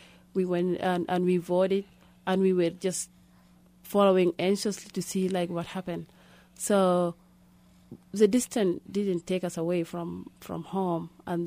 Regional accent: Khartoum, Sudan; English is a second language; Walen is uncle in my tribal language, because we grew up in Khartoum, the northern part of the country.

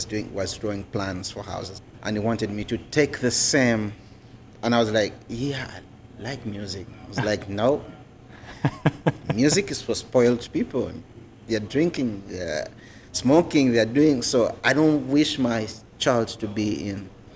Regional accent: Uganda; English is a second language; I come from Uganda.

